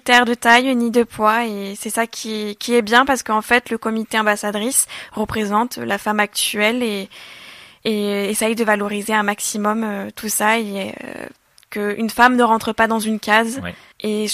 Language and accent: French; Occitanie, France; vu que je viens des Corbières et que ça me tient vraiment à cœur de représenter nos si beaux paysages